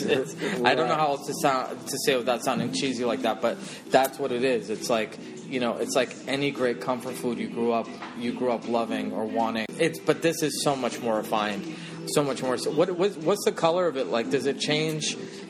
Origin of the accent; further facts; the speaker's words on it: London, United Kingdom; also born or lived in India / Europe / America; I grew up in India and Europe and in America, and when growing up in London, it's like you didn't need a reason to drink champagne.